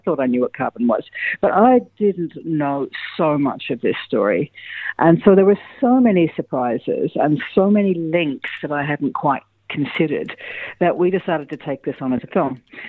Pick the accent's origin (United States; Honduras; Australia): Australia; Perth, Western Australia; Well, I'm actually from Perth originally. I went to Curtin and I went to film school there.